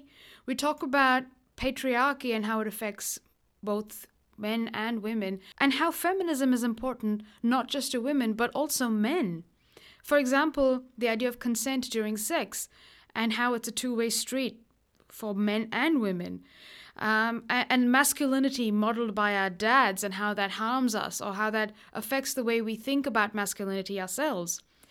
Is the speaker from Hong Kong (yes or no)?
no; India; accent: Indian; my Indian accent, which suddenly emerges when I'm talking to Indian people. And I think that a lot of my immigrant friends will understand this phenomenon. So anyway, I hope you enjoy my Indian accent.